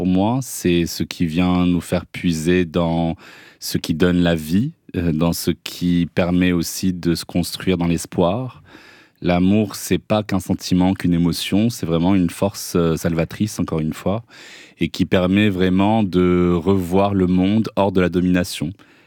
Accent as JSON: {"language": "French", "town": "Casablanca", "region": "Casablanca-Settat", "country": "Morocco", "tie": "born or raised there", "said": "Quand on est un jeune adolescent au Maroc, on a grandi à Casablanca"}